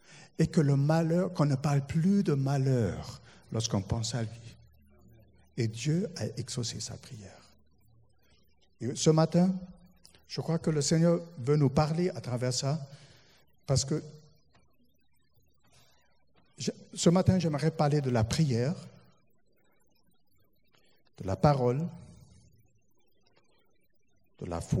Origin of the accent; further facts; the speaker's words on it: Germany; French is a second language; now in France; moi, en tant qu'Allemand, je l'ai découvert en France.